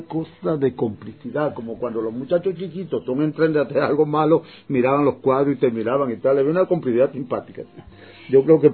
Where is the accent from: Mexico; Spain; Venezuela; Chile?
Venezuela; Andes; como yo soy de los Andes, a mí no me molestaba mucho